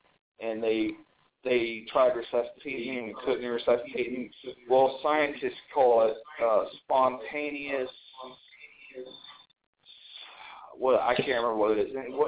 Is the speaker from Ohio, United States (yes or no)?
yes; Marengo, Ohio, United States; also born or lived in Columbus; I was born in Columbus, Ohio, and I moved to Marengo, Ohio